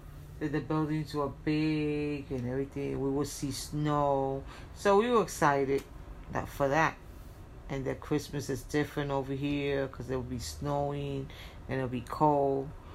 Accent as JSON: {"language": "English", "country": "Puerto Rico", "tie": "born or raised there", "lives_now": "New York, United States", "said": "No, because we were raised in Puerto Rico."}